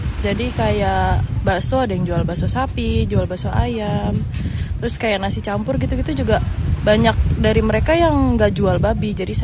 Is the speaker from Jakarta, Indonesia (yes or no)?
yes; Jakarta, Indonesia; Saya dari Jakarta, lagi liburan kuliah, jalan-jalan ke tempat tante di Bali.